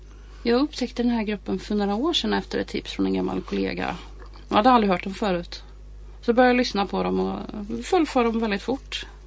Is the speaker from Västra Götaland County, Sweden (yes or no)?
yes; Tidaholm, Västra Götaland County, Sweden; Nej, jag är från Tiaholm.